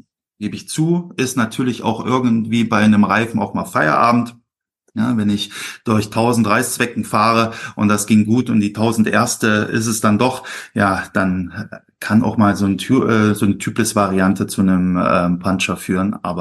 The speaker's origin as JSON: {"language": "German", "town": "Gera", "region": "Thuringia", "country": "Germany", "tie": "born there", "said": "Ich komme gebürtig aus Thüringen, aus Gera. Das ist so die Radsport-Hochburg der früheren DDR gewesen."}